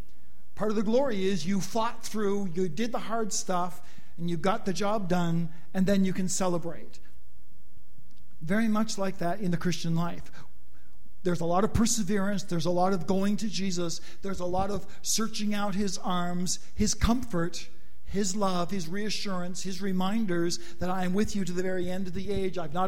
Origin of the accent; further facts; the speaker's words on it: Canada; You know, it's like you're not from here, and I'm not from here either. I'm Canadian